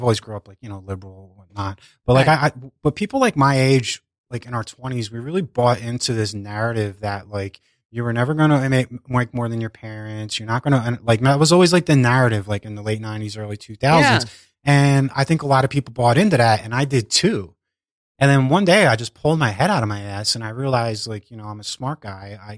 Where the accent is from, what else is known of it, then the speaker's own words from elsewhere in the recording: Northeast, United States; Yeah, I grew up in the Northeast and, you know, middle class family.